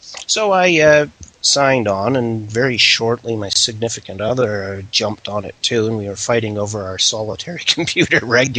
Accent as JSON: {"language": "English", "country": "Canada", "said": "maybe it's just a function of being Canadian."}